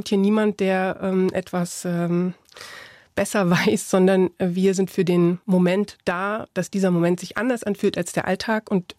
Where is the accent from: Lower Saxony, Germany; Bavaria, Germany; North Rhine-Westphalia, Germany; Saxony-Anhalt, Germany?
Saxony-Anhalt, Germany; Ich bin selbst in einem kleinen Dorf groß geworden in Sachsen-Anhalt.